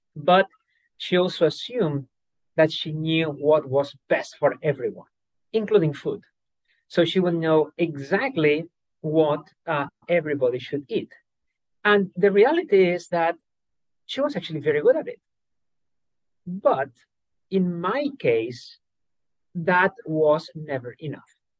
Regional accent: Spain; growing up in Spain in the sort of 80s, there was basically one religion. You know, it was Catholic.

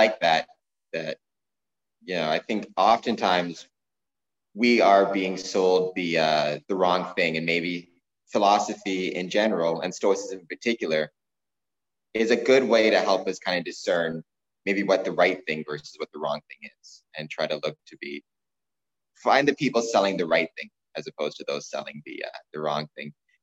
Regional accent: Canada; I'm from Canada

